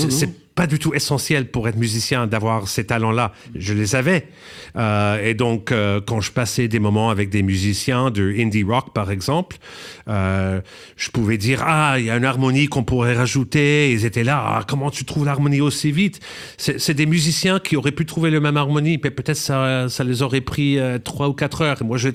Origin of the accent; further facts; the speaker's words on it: Canada; moved away; j'ai quitté le Canada en 98, peut-être aussi pour partir, pour reprendre le force de pouvoir être moi-même. Je me suis dit, j'ai trop de connaissances, je suis trop sensible à ce que les autres pensent de moi ici. En plus, comme c'est la culture dans laquelle j'ai grandi